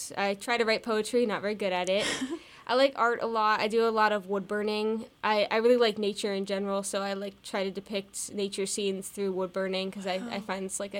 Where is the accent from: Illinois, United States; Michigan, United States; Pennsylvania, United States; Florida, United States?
Pennsylvania, United States; Hellertown; also born or lived in North Carolina; I was born in North Carolina, but most of my childhood I spent around here in Hellertown, Pennsylvania, just playing a variety of sports